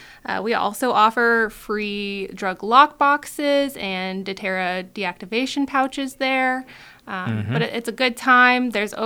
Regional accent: North Platte, Nebraska, United States; also born or lived in Florida; I am originally from North Platte.

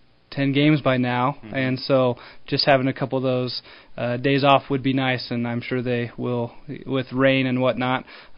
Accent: Hastings, Nebraska, United States; Yeah, so originally I'm from Hastings, so I know this A7 district pretty well.

